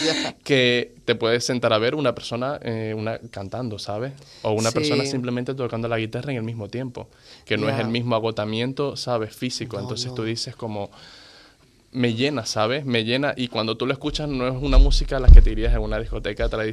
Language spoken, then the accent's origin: Spanish; Maracaibo, Zulia, Venezuela; De donde yo vengo, que es de Maracaibo, pues hace como 1 o 2 años he descubierto de que venimos de los gitanos. ¿Vale? Entonces, tenemos una forma muy característica de hablar, muy parecida a los gitanos.